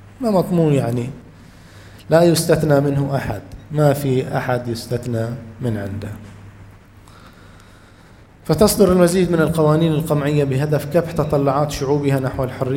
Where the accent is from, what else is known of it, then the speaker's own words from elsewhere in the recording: Bahrain; ومنها بلدنا البحرين في حالة من الاضطراب غير المنقطع